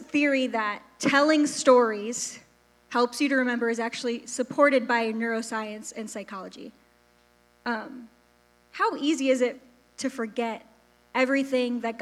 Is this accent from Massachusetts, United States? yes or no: no; Mendota, Illinois, United States; So I grew up in Mendota, Illinois, which is the one with the corn festival, if you're familiar.